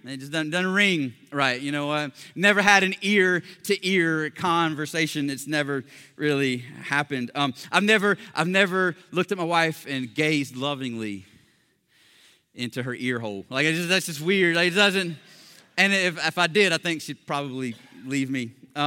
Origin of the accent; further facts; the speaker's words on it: Kannapolis, North Carolina, United States; I'm from Kannapolis, North Carolina. And you get this real confused, befuddled look on their face. It's like, I'm about 20 minutes north of Charlotte.